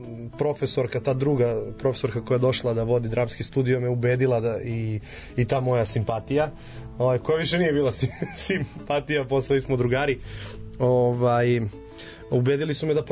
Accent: Budva, Budva Municipality, Montenegro; jer sam tad kao klinac u Budvi imaš opciju da otprilike ne radiš ništa

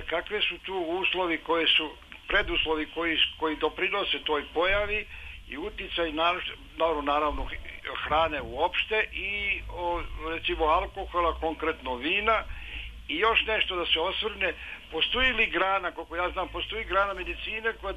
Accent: Župa, Šumadija and Western Serbia, Serbia; ja sam poreklom iz Župe, vi znate da se tamo konzumira vino

